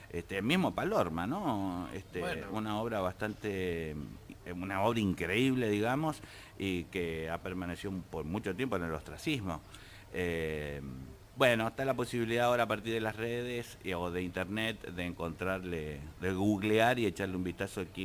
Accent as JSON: {"language": "Spanish", "town": "Valentín Alsina", "region": "Buenos Aires Province", "country": "Argentina", "tie": "born or raised there", "also_born_or_lived": "Guayaquil, Ecuador", "said": "salimos de gira con mis viejos, me tuvieron en Guayaquil, pasé por Ecuador y volvimos a Valentín Alsina."}